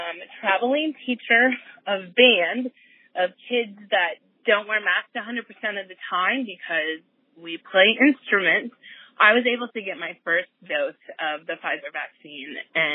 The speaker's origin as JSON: {"language": "English", "town": "Kansas City", "region": "Missouri", "country": "United States", "said": "I'm from Kansas City, Missouri."}